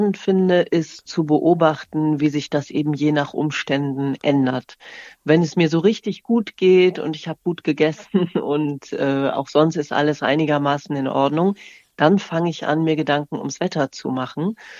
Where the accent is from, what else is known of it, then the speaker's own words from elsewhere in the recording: Germany; Also ich bin ja im Westen aufgewachsen